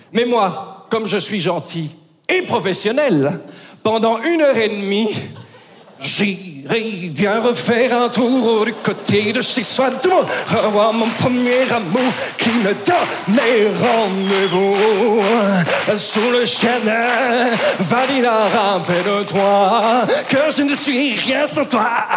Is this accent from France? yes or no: no; Belgium; je viens de Belgique.